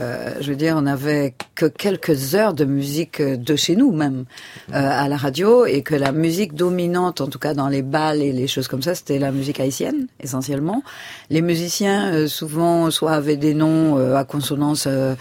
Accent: Martinique; Moi, je suis de la Martinique.

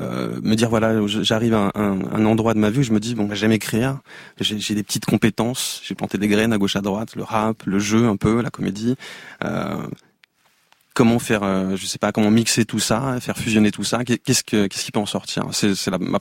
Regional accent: Cergy, Île-de-France, France; also born or lived in Saintonge; en arrivant à Cergy, j'ai grandi en Saint-Onge jusqu'à mes 7-8 ans, et en arrivant à Cergy

